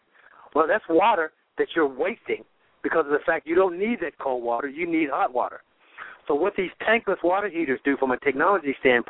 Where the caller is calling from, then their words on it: Raleigh, Texas, United States; I'm calling from Raleigh, Texas